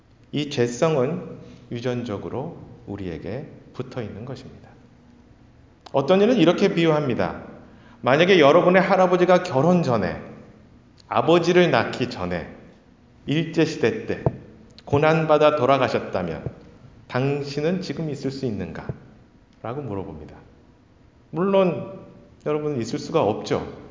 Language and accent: Korean; South Korea; now in Canada; 우리가 캐나다에 있고 캐나다 시민권은 누군가 갖고 있다 하더라도 우리는 한국인입니다.